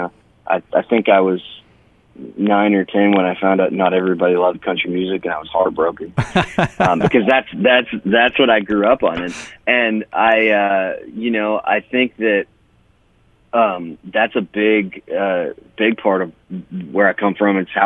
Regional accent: Spirit River, Alberta, Canada; Even though like I grew up in Spirit River and kind of that Peace Country area, and you know, there's a lot of great little small towns in there, you know, Peace River included.

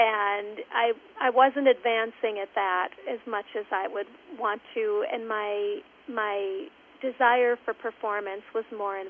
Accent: St. Stephen, Minnesota, United States; Yes, growing up in St. Stephen, you know, St. Joe's just 7-8 miles down the road.

